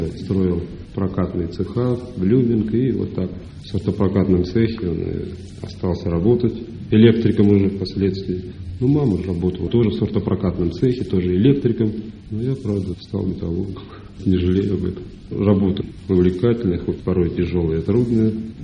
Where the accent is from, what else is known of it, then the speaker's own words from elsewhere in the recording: Magnitogorsk, Chelyabinsk Oblast, Russia; Я коренной магнитогорец. Родители мои вот приехали сюда в самом начале строительства магнитки в 1931 году.